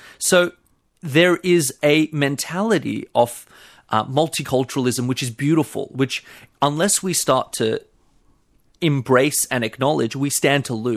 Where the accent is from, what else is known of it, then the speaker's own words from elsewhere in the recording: Australia; I'm of Iranian heritage, and I look Iranian, but I've been here since I was one. I'm thoroughly Australian in my eyes